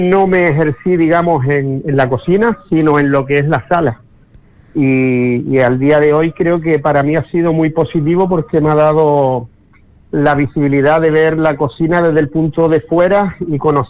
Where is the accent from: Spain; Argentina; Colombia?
Spain; Las Palmas de Gran Canaria, Canary Islands; born there; donde nací aquí en Las Palmas de Gran Canaria, y estudié en el antiguo hotel, lo que era hoy en día Gecans, aquí en Santa Brígida.